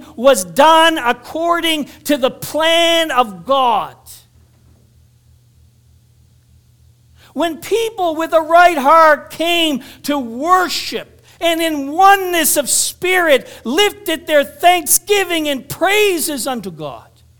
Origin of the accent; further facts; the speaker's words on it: Moncton, New Brunswick, Canada; I remember being in a service in Moncton, New Brunswick, where I grew up in the Pentecostal church. I was probably no more than 13 or 14 years of age.